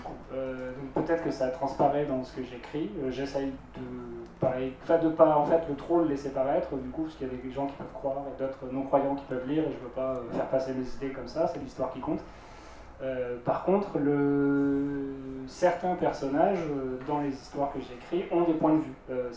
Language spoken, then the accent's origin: French; France; on est français, et donc du coup, je pense qu'il y a notre particularité française qui passe.